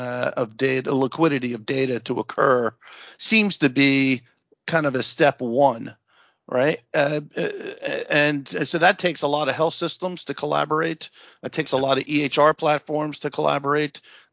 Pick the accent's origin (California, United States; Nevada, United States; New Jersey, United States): New Jersey, United States; I came from New Jersey. I used to go to obviously local to New Jersey.